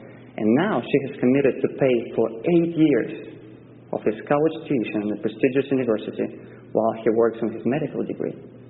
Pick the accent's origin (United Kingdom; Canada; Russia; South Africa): Russia; English is a second language; I have an accent. This is not a speech impediment. I speak like this because I'm from Russia.